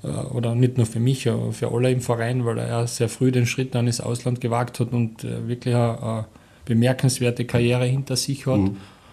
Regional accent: Carinthia, Austria; Zu Hause in Kärnten.

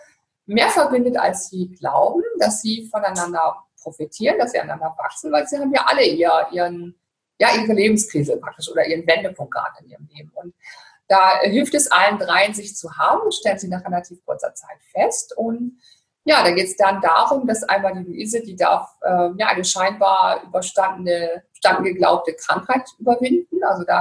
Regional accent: Northern Germany, Germany; ich bin Norddeutsche

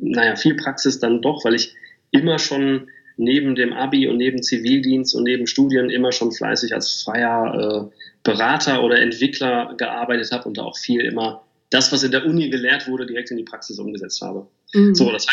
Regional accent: Bielefeld, North Rhine-Westphalia, Germany; born there; ich bin erstmal bin ich geborener Bielefelder

